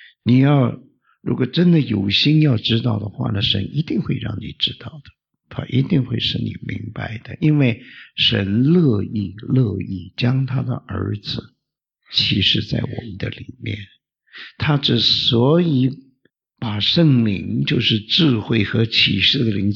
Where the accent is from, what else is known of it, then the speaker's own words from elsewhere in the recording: China; 我们中国人说隔靴搔痒，有这句话吗？